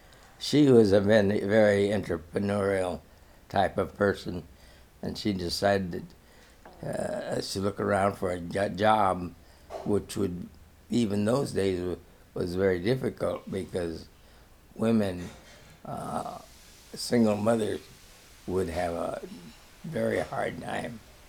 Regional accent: Hong Kong; born there; Well, my mother separated, and I was born in Hong Kong. She fled to Hong Kong. She had some friends. And then I was born.

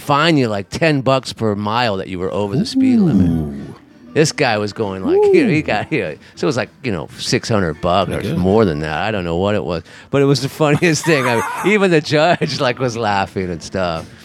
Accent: California, United States; I'm from California, and I keep up with news out there because I got family out there.

